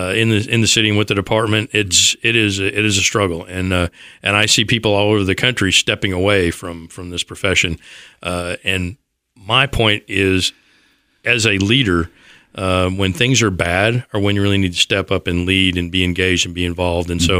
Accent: Detroit, Michigan, United States; I know Chief Craig, and I grew up in Detroit

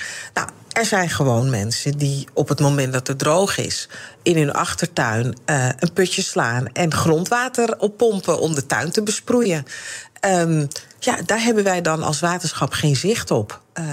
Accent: Amsterdam, North Holland, Netherlands; Ik ben zelf ook geboren en getogen in Amsterdam. Echt was al een stadsjuffer, zoals dat genoemd werd.

